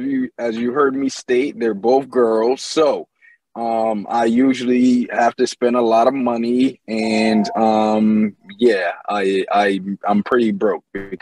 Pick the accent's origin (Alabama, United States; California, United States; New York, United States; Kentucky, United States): New York, United States; Syracuse; also born or lived in Buffalo; I do relationship coaching. I do life coaching. I'm from Syracuse, New York. I lived in Buffalo, how I met Superstar as I was working with her.